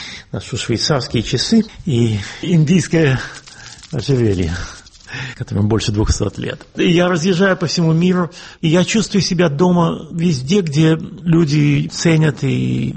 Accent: Russia; also born or lived in Latvia / Israel; now in Europe; Я родился в Латвии. Я учился в Петербурге и в Москве, в России, вырос. Потом я эмигрировал в Израиль. Живу я в Европе уже больше 30 лет.

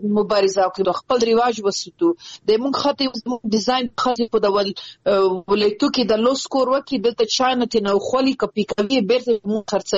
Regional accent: Afghanistan; په افتخار يم چې زه د افغانستان يم، زه د وطن يم

